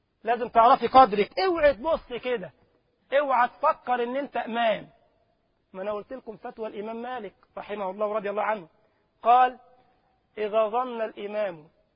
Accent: Egypt; والله كان عندنا في مصر كده اخ ربنا يسامحه بقى

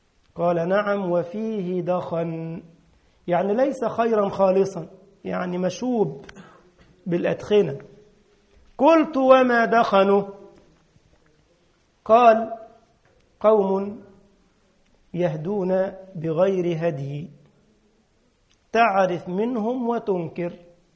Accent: Egypt; انما تعيط عندنا في مصر يعني يبكي

